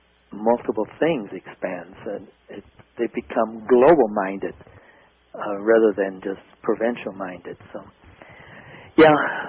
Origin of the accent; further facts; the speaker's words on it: the South, United States; even though I'm from the South in a sense.